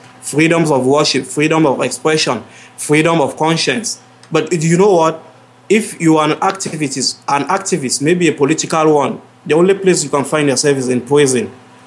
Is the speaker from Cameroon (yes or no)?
yes; Cameroon; now in Chad; Even though I'm not in my home country, I'm right now in Chad. But it is not different from what the realities that we have in Cameroon.